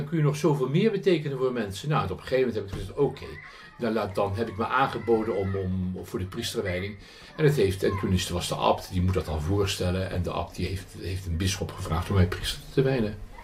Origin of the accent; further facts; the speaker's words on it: Rijswijk, South Holland, Netherlands; Oorspronkelijk kom ik vandaan uit Rijswijk bij Den Haag. Ik ben daar geboren, 64 jaar geleden. Als oudste van een gezin van 6 kinderen. En met een hartstikke rooms-katholieke familie.